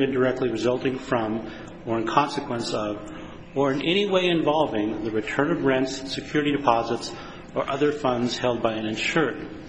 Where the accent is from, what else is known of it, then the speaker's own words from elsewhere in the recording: Great Falls, Montana, United States; I'm from Great Falls, Montana.